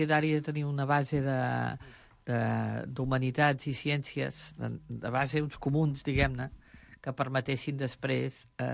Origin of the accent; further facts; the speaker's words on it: Banyoles, Catalonia, Spain; jo sóc filla de Banyoles